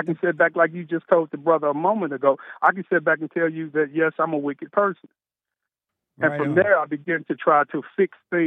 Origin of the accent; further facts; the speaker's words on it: United States; because, again, I am an American.